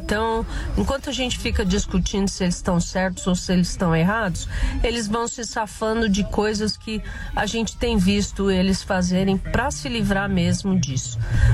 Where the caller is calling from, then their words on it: São Paulo, Brazil; eu sou de São Paulo